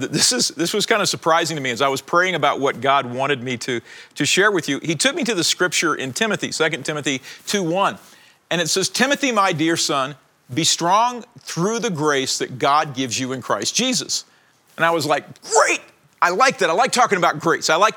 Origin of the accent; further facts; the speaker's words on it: Southern United States, United States; I mean, I'm from the South, people. That's what you do.